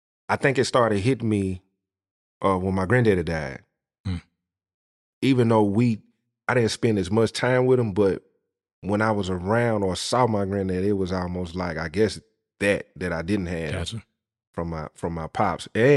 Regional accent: Springfield, Tennessee, United States; Springfield, Tennessee.

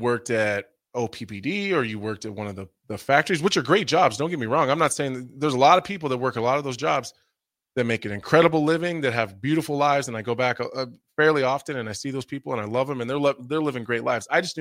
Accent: Nebraska City, Nebraska, United States; I grew up in Nebraska City. It's an amazing place to grow up. I grew up, you know, kind of on the outside of town.

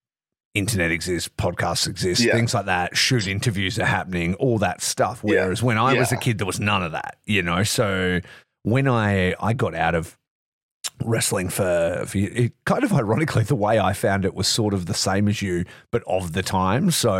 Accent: Geraldton, Western Australia, Australia; I grew up in Geraldton, so we're a little bit behind anyway.

